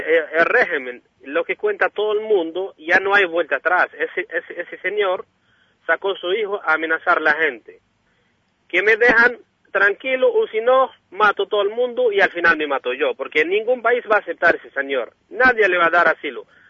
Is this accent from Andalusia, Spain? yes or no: yes; Granada, Andalusia, Spain; yo soy de Granada, acabo de llegar a Madrid